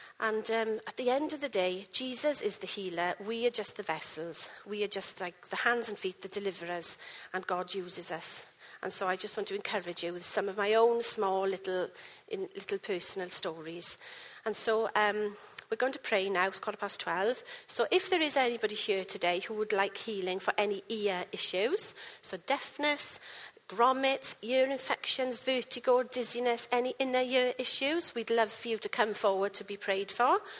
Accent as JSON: {"language": "English", "region": "Wales", "country": "United Kingdom", "said": "They're all Spanish. I'm Welsh. Nobody knows me."}